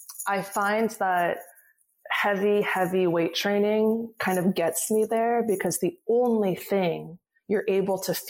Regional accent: California, United States; Yeah, I think that, so I grew up in Orange County, a very conservative suburb of California, right south of Los Angeles. And my parents, they're immigrants.

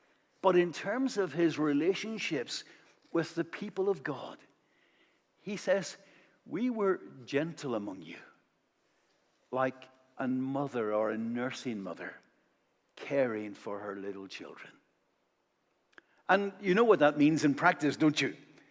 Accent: Northern Ireland, United Kingdom; born or raised there

